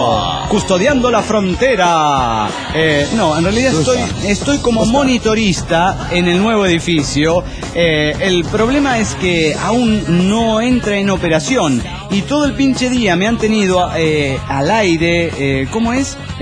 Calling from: Buenos Aires, Argentina; de Buenos Aires, Argentina.

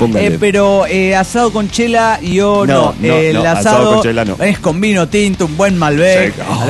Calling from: Cochabamba, Bolivia; Soy la ninfa de Cochabamba, Bolivia.

